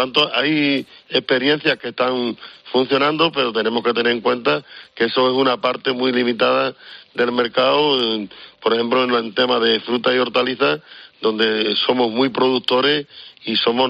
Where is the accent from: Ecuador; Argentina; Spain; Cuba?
Spain; Extremadura; en los mercados de Extremadura, que es de donde soy yo